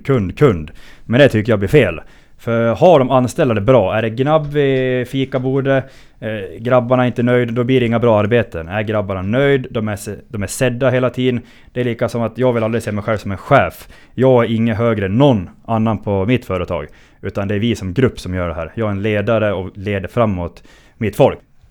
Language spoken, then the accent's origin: Swedish; Hofors, Gävleborg County, Sweden; är en 26-åring, född och uppvuxen i Hofors.